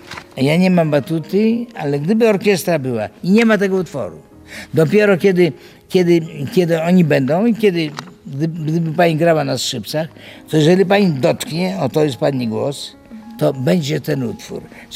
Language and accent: Polish; Grodno, Grodno Region, Belarus; also born or lived in Białystok; Tak naprawdę jestem z Grodna, ale w Białymstoku moje były pierwsze zmagania z muzyką, pierwsze studia